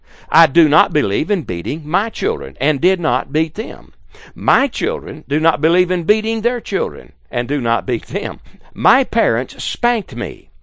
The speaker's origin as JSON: {"language": "English", "town": "Bauxite", "region": "Arkansas", "country": "United States", "tie": "born there", "said": "I was born in December 1943 in a hospital in Bauxite, Arkansas, a town that was created in a 99-year lease to Alcoa Aluminum Company."}